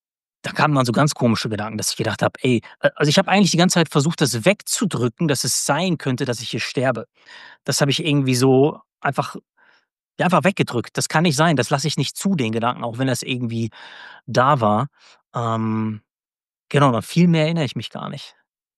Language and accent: German; Paderborn, North Rhine-Westphalia, Germany; der wohnte auch mit mir damals in meiner Heimatstadt Paderborn